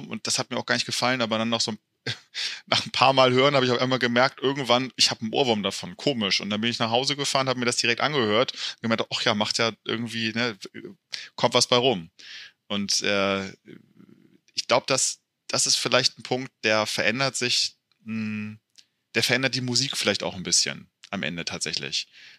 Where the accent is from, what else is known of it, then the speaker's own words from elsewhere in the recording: Hamburg, Germany; also ich komme aus Hamburg ursprünglich